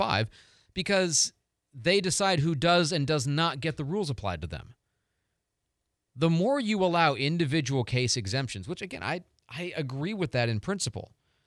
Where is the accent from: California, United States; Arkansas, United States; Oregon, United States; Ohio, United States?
Oregon, United States; I'm from Oregon.